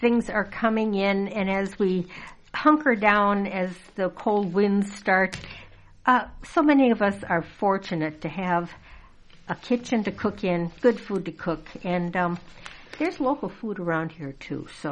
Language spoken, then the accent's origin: English; Wisconsin, United States; "Sir, I'm from Wisconsin. I know that joke."